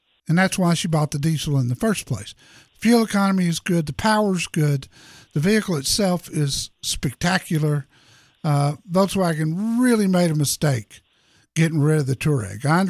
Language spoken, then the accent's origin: English; Texas, United States; And I was born in Texas, never lived anywhere else, but that was a new one on me.